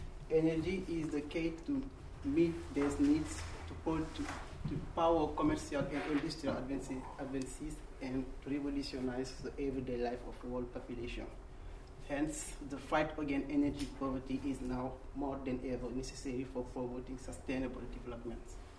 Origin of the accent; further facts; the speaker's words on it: Senegal; now in Tunisia; I'm from Senegal and I study in Tunisia.